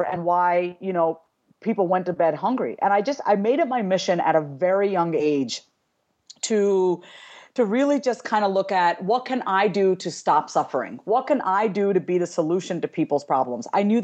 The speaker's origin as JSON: {"language": "English", "region": "New York", "country": "United States", "tie": "born or raised there", "said": "my parents are Indian immigrants. They came here in the 70s, and I was born and raised in New York, and we'd go to India every year."}